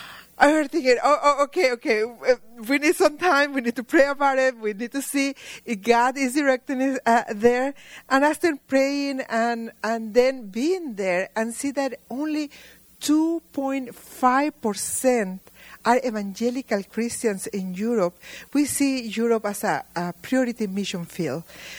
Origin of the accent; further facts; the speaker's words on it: Mexico; born there; English is a second language; now in Czech Republic; I was born in Mexico.